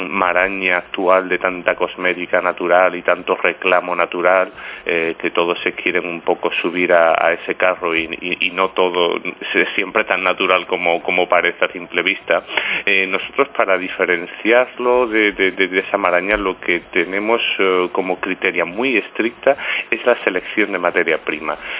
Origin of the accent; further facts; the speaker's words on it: Málaga, Andalusia, Spain; now in Mijas, Spain; Antes estábamos en Benalmádena, yo soy malagueño, y en Mijas llevamos ya casi año y medio.